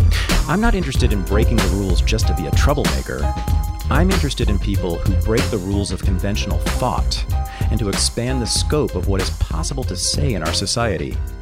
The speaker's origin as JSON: {"language": "English", "town": "Berkeley", "region": "California", "country": "United States", "tie": "born or raised there", "said": "which is San Francisco, which is basically my hometown. I grew up across the bay in Berkeley, as a lot of people know."}